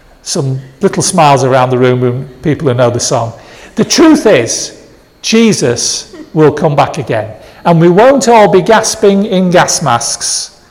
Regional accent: United Kingdom; Well, I've got a passport that gives me a right because it tells people I'm British.

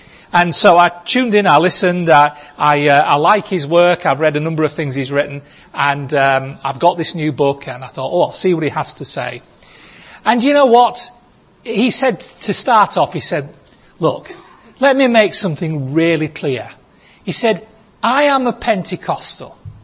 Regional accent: Goole, Yorkshire and the Humber, United Kingdom; I can say that because I was brought up in Ghoul.

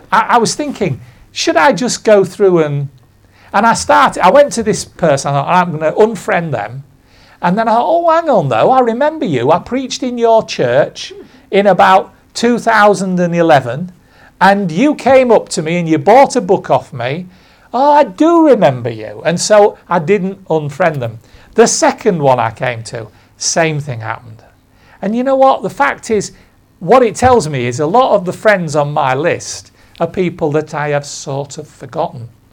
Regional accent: United Kingdom; And whereas I love being British, I love my country, I love my city

